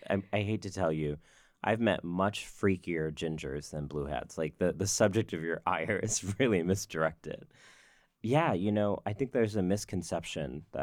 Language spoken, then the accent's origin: English; Texas, United States; growing up in Texas, I didn't have the language to describe what I was.